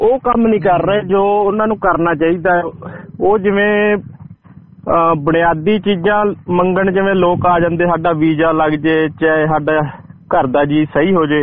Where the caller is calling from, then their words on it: Uttar Pradesh, India; ਮੈਂ ਯੂਪੀ ਤੋਂ ਬਿਲੋਂਗ ਕਰਦਾ ਤੇ ਸਾਡੇ ਉੱਥੇ ਯੂਪੀ ਚ ਛੋਟਾ ਜਿਹਾ ਪੰਜਾਬੀਆਂ ਦਾ ਪਿੰਡ ਆ